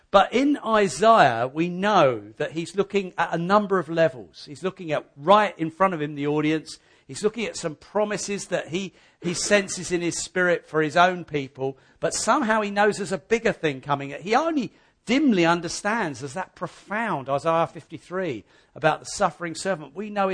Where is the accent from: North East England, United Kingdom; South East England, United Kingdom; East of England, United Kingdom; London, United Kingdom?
South East England, United Kingdom; I'm from East Sussex, so I'm a bit ignorant about where the west and the mid start.